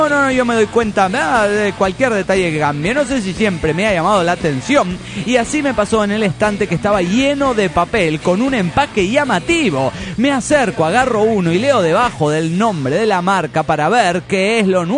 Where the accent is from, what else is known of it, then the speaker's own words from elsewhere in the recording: Medellín, Antioquia, Colombia; de Medellín, Colombia.